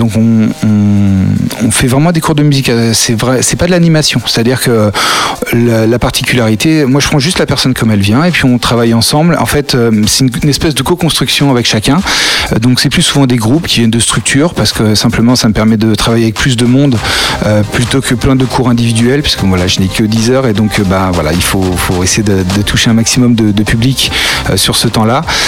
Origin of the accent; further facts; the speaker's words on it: Normandy, France; je suis retourné en Normandie, là d'où je viens